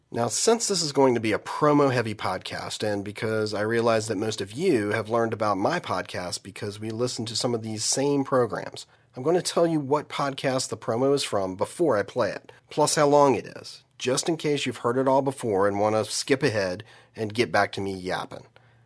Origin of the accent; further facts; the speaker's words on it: Virginia, United States; now in North Carolina, United States; While I live in North Carolina now, I grew up in Virginia and attended the University of Virginia back in the late 80s.